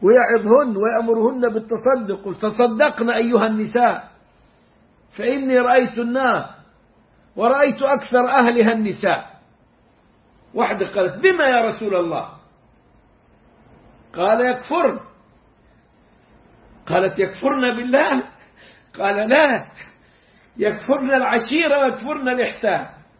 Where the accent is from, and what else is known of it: Egypt; moved away